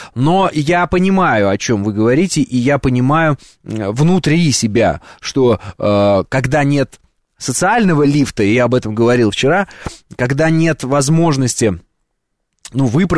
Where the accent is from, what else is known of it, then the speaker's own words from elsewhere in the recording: Russia; Я вот, например, россиянин … я вот в Грузию, например, если там идут протесты антироссийские, не поеду.